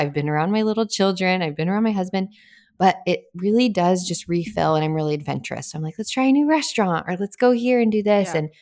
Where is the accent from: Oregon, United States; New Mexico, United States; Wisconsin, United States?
New Mexico, United States; Albuquerque; now in Franklin, United States; I just moved from Albuquerque to Franklin, Tennessee, born and raised in Albuquerque, full-on desert mode.